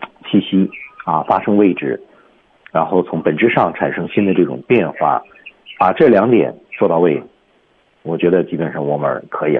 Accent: China; 我们中国人对英语最大的困难呢，其实情感是其中一项啊，绝对是一。

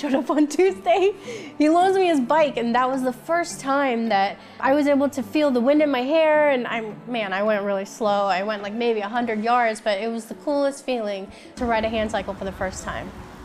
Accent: Mumbai, Maharashtra, India; born there; I was born in Bombay, India. When I was about 6 months old, I contracted polio.

